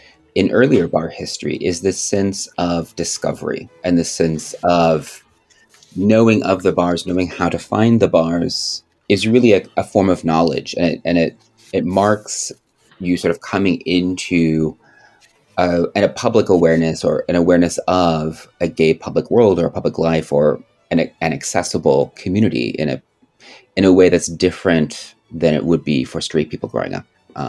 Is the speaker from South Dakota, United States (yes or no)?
yes; South Dakota, United States; also born or lived in Minneapolis / New York; now in Los Angeles, United States; Yeah, so I'm based in Los Angeles now, but I grew up in South Dakota and lived in Minneapolis and New York, both as a student and adult prior to coming to LA.